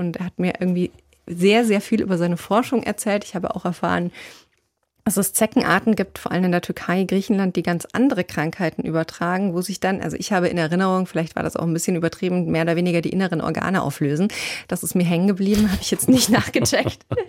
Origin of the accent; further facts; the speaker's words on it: Southern Germany, Germany; ich bin aus Süddeutschland wirklich an den Bergen aufgewachsen